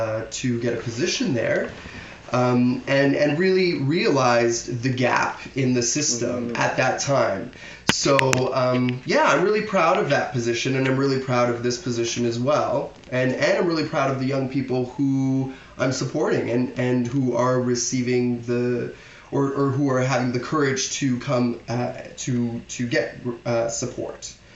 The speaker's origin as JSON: {"language": "English", "town": "Toronto", "region": "Ontario", "country": "Canada", "tie": "born or raised there", "said": "I was born in Toronto, so I'm right from the city. I've seen it grow with all sorts of wonderful people, diverse people. I am of Portuguese descent. I'm a first-generation Canadian."}